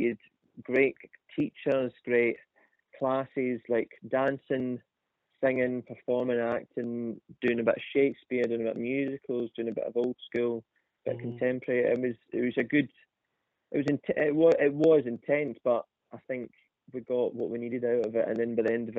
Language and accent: English; Girvan, Scotland, United Kingdom; also born or lived in Edinburgh; now in London, United Kingdom; when I moved from Girvan to Edinburgh, I mean, that was like, that was a shock, but it was definitely a change moving to a city. Mm. But then moving from Edinburgh to London, that was something else.